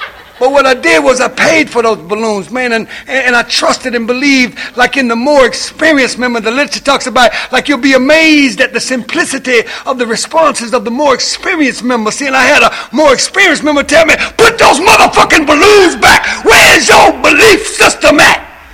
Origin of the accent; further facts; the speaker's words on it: Columbia, South Carolina, United States; I'm from the South. I don't know if y'all know about the South, but I'm like from the deep South, like Columbia, South Carolina, where like the old ladies who are like cornerstones of communities, like they still sit on porches